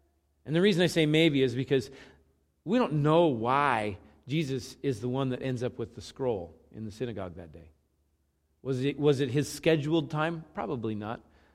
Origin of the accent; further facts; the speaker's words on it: Moscow, Idaho, United States; I grew up in Moscow, and when I was a kid